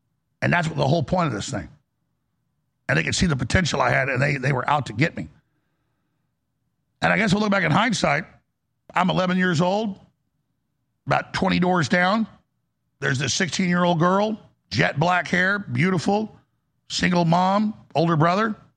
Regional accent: Dallas, Texas, United States; I've told you that four or five times growing up in Dallas

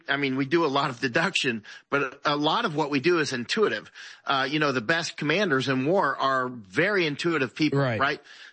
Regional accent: Florida, United States; I grew up in Florida. I've been all over America when I was younger

